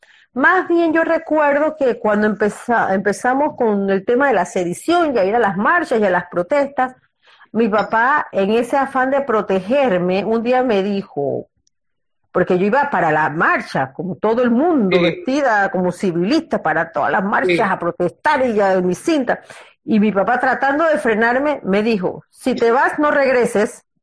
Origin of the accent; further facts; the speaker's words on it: Panama; also born or lived in Costa Rica; Yo nací en Costa Rica, pero soy panameña, sí.